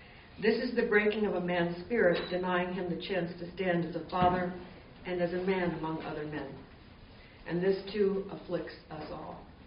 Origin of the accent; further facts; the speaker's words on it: Virginia, United States; also born or lived in Washington, D.C.; No, I was born in Washington, D.C., and we lived at that time in Northern Virginia.